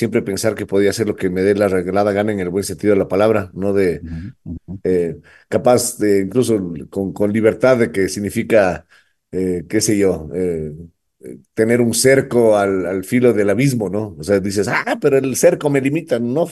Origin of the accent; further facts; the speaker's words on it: Quito, Pichincha, Ecuador; born there; Bueno, nací en Quito.